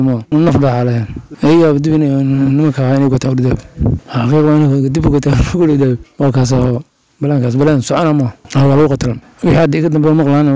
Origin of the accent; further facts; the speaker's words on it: Beledweyne, Hiran, Somalia; waxaan ka imid Beledweyne